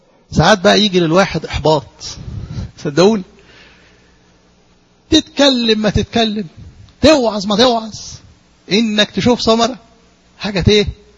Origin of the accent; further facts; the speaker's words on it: Egypt; عندنا في مصر